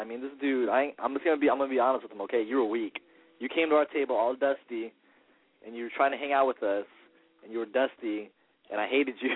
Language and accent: English; Hawaii, United States; I hate that I can't say it, and I'm Hawaiian.